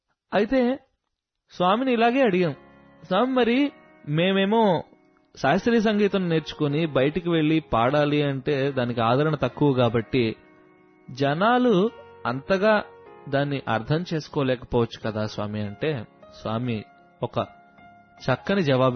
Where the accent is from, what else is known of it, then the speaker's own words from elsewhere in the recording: Bhimavaram, Andhra Pradesh, India; మాది భీమవరం పశ్చిమ గోదావరి జిల్లా